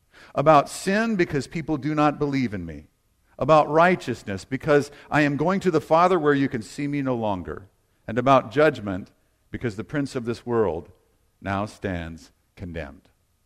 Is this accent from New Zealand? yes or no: no; the South, United States; I grew up in the church. I was raised in the South